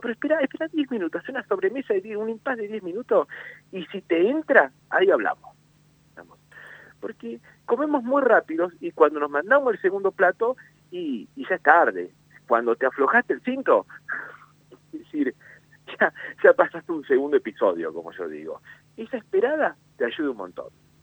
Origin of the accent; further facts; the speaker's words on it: Argentina; nos hace identificar como argentinos